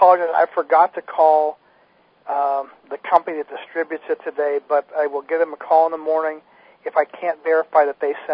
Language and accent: English; Ireland; Hope not, since I'm Irish.